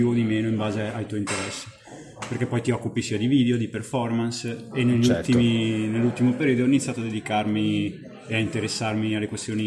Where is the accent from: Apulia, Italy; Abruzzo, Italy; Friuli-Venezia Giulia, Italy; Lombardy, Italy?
Lombardy, Italy; Lumezzane; Io sono di Brescia